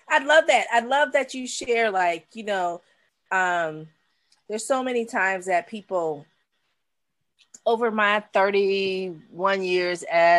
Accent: California, United States; South, people think of us Californians as quite different.

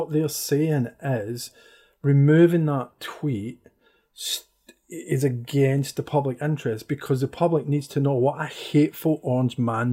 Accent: Scotland, United Kingdom; I'm talking as a Scottish white guy, I have no clue what this is like.

